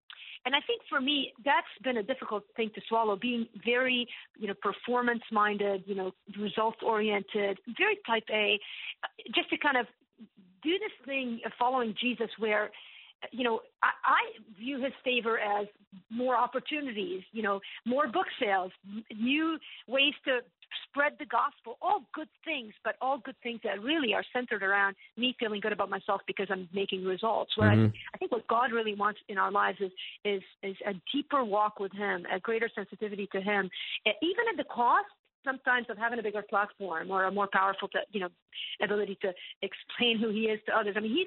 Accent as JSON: {"language": "English", "town": "Beirut", "region": "Beirut Governorate", "country": "Lebanon", "tie": "born or raised there", "said": "But I grew up in Lebanon in a very difficult environment. I mean, we grew up, what Syria now is almost is what Lebanon, what Beirut was. We were on the west side of Beirut."}